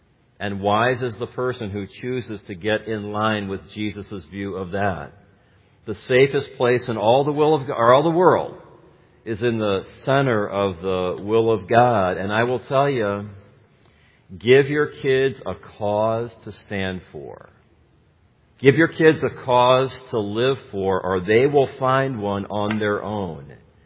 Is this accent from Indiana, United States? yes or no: yes; Gary, Indiana, United States; born or raised there